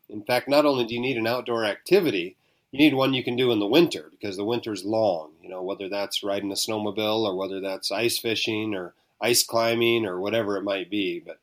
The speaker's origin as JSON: {"language": "English", "town": "Anchorage", "region": "Alaska", "country": "United States", "tie": "born or raised there", "said": "Well, I actually grew up in Alaska. In Anchorage. I spent the first 18 years of my life there, almost never left the state."}